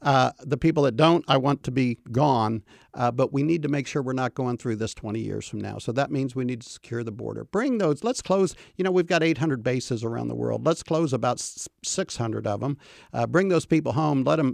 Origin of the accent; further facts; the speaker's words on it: Kansas City, Missouri, United States; I mean, I grew up in Kansas City and you ask anybody that knows me, that's just always been me.